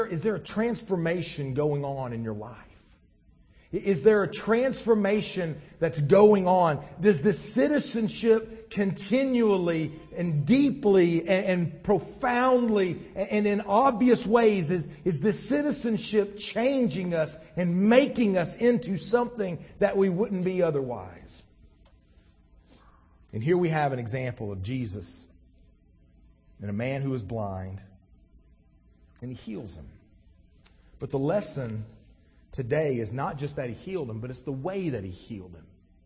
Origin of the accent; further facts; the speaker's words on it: United States; We do things a certain way because we are American citizens.